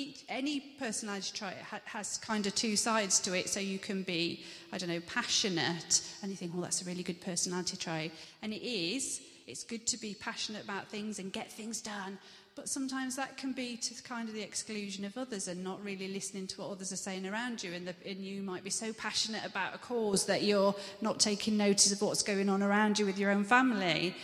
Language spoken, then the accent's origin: English; United Kingdom; So I am white, I am British, I am female, I am 5'6", I am blue-eyed.